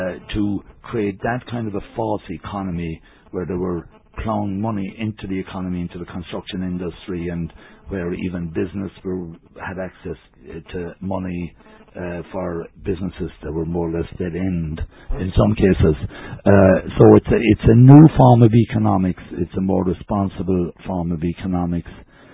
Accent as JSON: {"language": "English", "country": "Ireland", "said": "Fine people who are proud of being Irish, proud of the fact that we actually paid our bills"}